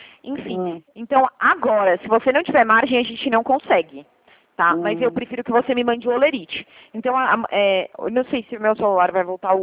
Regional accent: Limeira, São Paulo, Brazil; Eu sou de Limeira

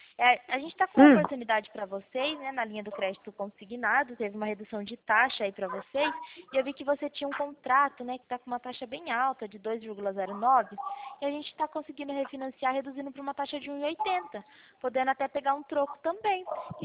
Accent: Pirassununga, São Paulo, Brazil; eu sou de Pirassununga.

